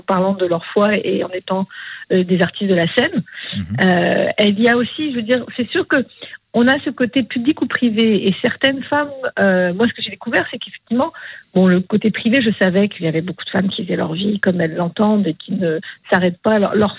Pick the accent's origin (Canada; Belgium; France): France; Moi, je suis française